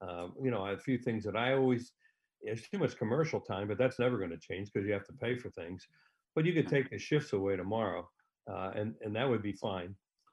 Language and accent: English; Newtown Square, Pennsylvania, United States; also born or lived in Yeadon; Newtown Square in Delaware County. I was born in Yaden, and we moved to Newtown Square in 1952 when I was seven, and went to Marple Newtown High School in Newtown Square